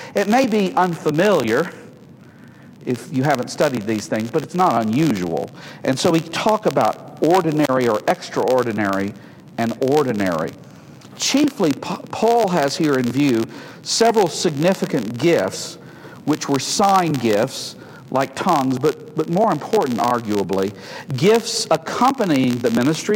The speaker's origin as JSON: {"language": "English", "region": "Illinois", "country": "United States", "said": "I mean, I come from Cook County, and that doesn't even sound close to me."}